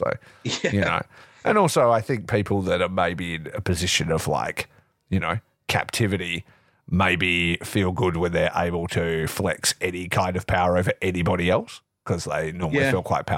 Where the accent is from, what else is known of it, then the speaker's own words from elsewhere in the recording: Dongara, Western Australia, Australia; also born or lived in Geraldton / Perth; So I did high school in Geraldton, which is kind of the other side. So I grew up in Dongara, then I went to high school in Geraldton, and then I moved to Perth. So this is like leveling up in size of town